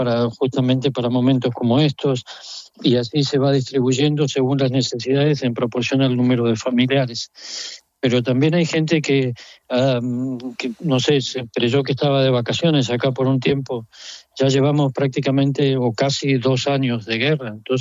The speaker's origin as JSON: {"language": "Spanish", "country": "Argentina", "said": "Yo soy de la Argentina"}